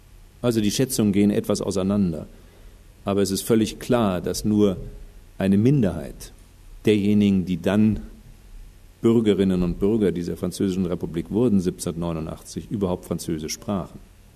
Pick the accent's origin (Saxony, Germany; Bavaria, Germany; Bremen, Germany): Bavaria, Germany; Munich; Ich bin aus Bayern, bin gebürtiger Münchner, sogar väterlicherseits in der dritten Generation.